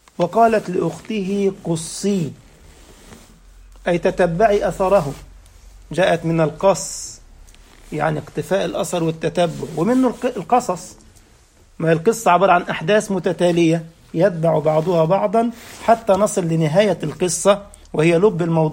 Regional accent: Egypt; بغدادي عندنا في مصر

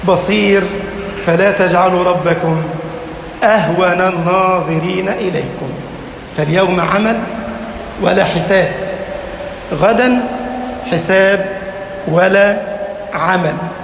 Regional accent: Egypt; اجعل بلدنا مصر أمنا أمانا، سخاء رخاء

